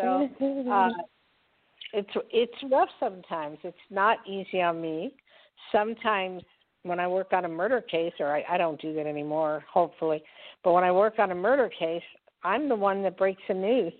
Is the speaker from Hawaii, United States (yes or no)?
no; New Jersey, United States; but maybe because I was from Jersey, and, you know, that's part of my heritage, New York.